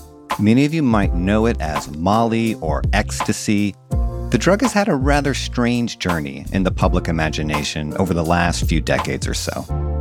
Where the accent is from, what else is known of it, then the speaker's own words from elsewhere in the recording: Biloxi, Mississippi, United States; I am. I swear. Gulfport's our cross-town rival. But yeah, I grew up in Biloxi, Mississippi, of all plac